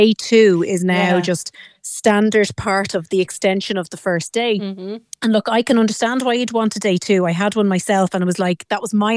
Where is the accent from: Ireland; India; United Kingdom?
Ireland; And I think, to be fair, as Irish, we're always very conscious of, oh, well, you know, the couple, they're paying so much for it.